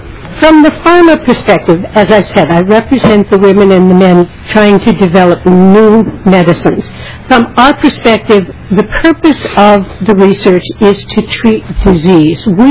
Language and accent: English; Maryland, United States; I'm from Maryland. I'm here in Minnesota for 3 days, and I'm spending money.